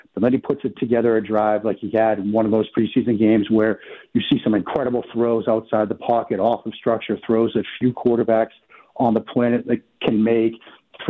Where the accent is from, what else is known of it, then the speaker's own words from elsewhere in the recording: New England, United States; accent: New England; given, you know, as you can hear from my accent, the Patriots fandom that's still inside me.